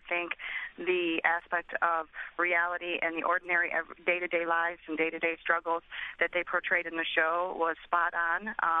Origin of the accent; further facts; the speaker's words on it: United States; I've never, ever in my life of being born and raised in America ever felt like a second-class citizen.